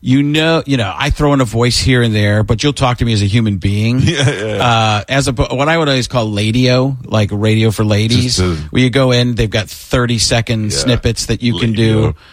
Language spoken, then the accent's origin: English; Waukesha, Wisconsin, United States; Well, I grew up in Wisconsin, Waukesha, Wisconsin, outside of Milwaukee.